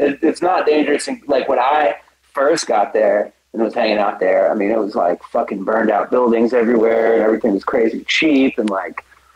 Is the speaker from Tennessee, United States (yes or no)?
yes; Nashville, Tennessee, United States; I growing up in Nashville, I fucking hated it.